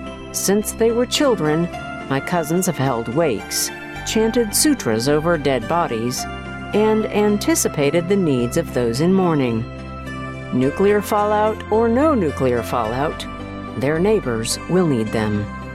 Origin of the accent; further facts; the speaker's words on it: California, United States; When I was a child growing up in California, my Japanese mother would ask me, "How do you know a tsunami is coming?"